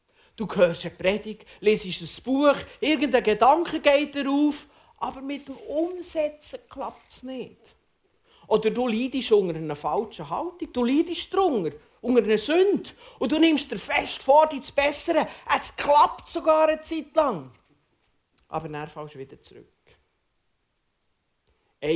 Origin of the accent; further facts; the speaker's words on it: Bern, Switzerland; accent: Bernese German; dass ich als waschechter Berner doch meine Wurzeln auch noch ein bisschen im Zürich-Oberland habe. Mindestens ein bisschen. Und meinen Dialekt kennt ihr ja von der Selina schon ein bisschen.